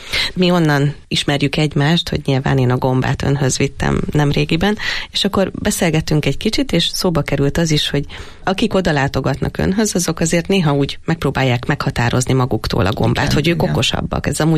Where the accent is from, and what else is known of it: Hungary